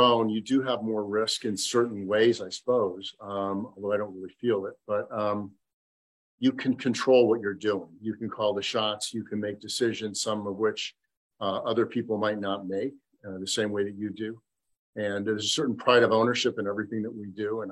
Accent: Beverly Hills, California, United States; obviously I come from Beverly Hills, which is where I was raised, and, you know, Beverly Hills brat and all that. Went to Beverly High, but I did move to the Seattle area.

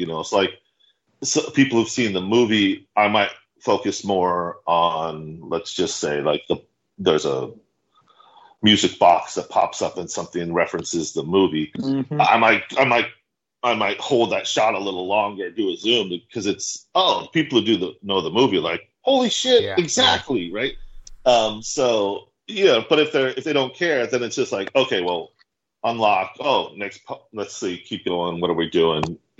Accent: Oakland, California, United States; I grew up outside of Oakland, California, and I saw a lot of black exploitation movies.

